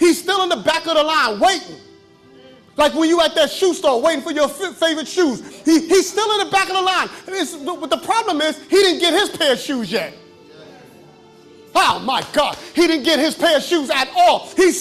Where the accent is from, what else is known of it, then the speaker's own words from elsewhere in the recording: New York, United States; But what happens is, let me tell you, I'm from New York, right? And I don't know what happens here.